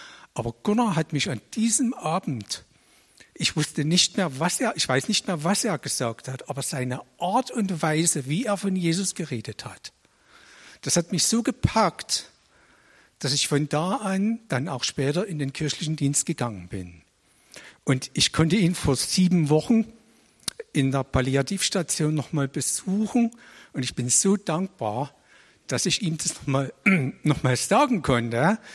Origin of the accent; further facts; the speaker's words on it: Falkenstein, Germany; Ich komme aus Falkenstein und bin dort fast 40 Jahre in der Gemeinde tätig.